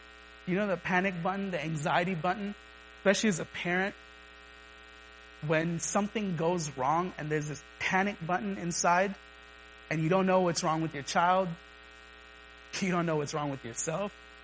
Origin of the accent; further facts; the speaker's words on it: Pasadena, California, United States; Okay, well, do you know the reason why I grew up in Pasadena?